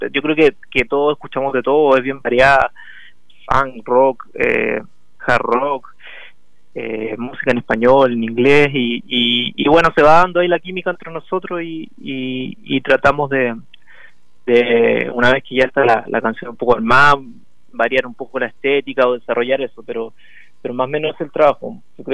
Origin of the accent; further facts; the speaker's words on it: Valparaíso, Chile; now in Santiago, Chile; Gonzalo y yo, Gonzalo el guitarrista, somos de Valparaíso.